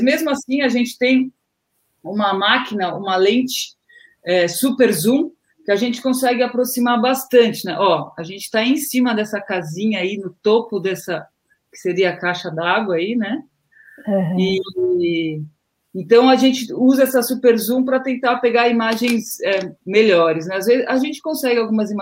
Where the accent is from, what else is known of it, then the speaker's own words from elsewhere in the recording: São Paulo, Brazil; que eu sou paulistana, né